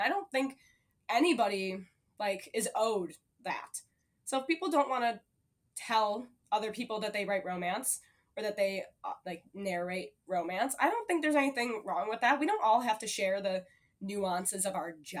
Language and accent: English; La Grange, Illinois, United States; Well, so I grew up in LaGrange.